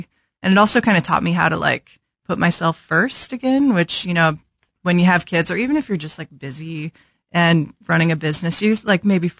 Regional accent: St. Louis, Missouri, United States; Yeah, I grew up in St. Louis, so okay. I had gone to KU, but Kansas City was kind of a new animal for me.

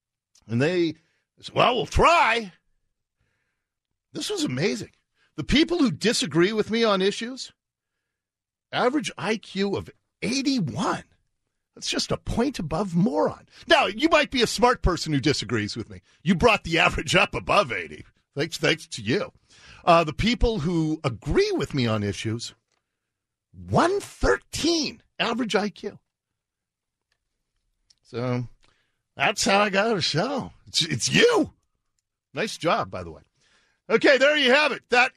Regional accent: Seattle, Washington, United States; like I said, I grew up in Ballard, and it was like that when I was a kid

